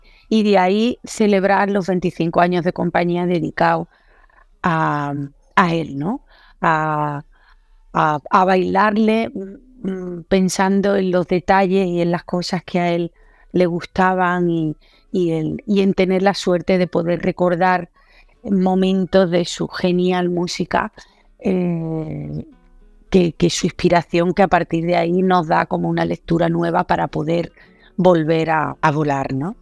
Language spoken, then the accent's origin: Spanish; Cádiz, Andalusia, Spain; porque somos gaditanos y vivimos como vosotros, con el mar, rodeados de mar.